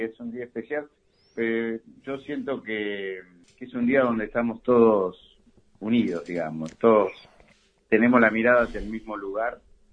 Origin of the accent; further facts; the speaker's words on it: Mar del Plata, Buenos Aires Province, Argentina; also born or lived in Ayacucho; yo nací en Mar del Plata. Me crié los primeros 5 años en un campo en Ayacucho, en el Rincón de Solané. Y después me fui a vivir desde el colegio, me quedé en Mar del Plata.